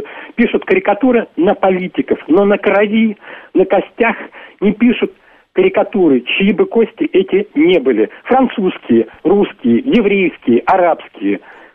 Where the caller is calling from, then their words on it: Berlin, Germany; я звоню из Берлина.